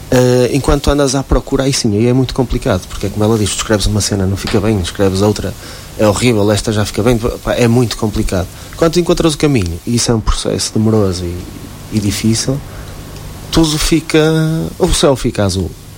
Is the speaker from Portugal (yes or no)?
yes; Portugal; E graças a Deus somos portugueses.